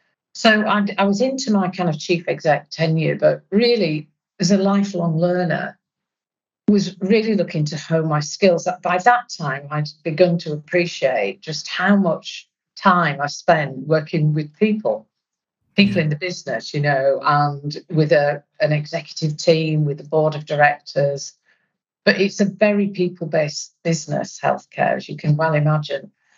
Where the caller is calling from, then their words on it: Newcastle, North East England, United Kingdom; So I'm joining you from Newcastle.